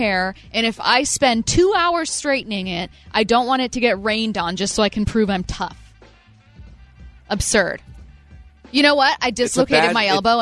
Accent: SeaTac, Washington, United States; I grew up in SeaTac, Washington, where it rains just as much as it rains in Seattle because it's 20 minutes south.

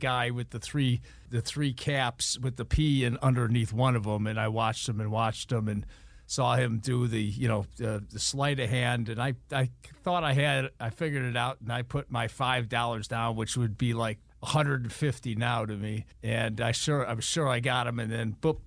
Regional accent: Chicago, Illinois, United States; I'm from Chicago, the south side of Chicago. It's a good place to grow up because you kind of learn the ropes pretty quickly.

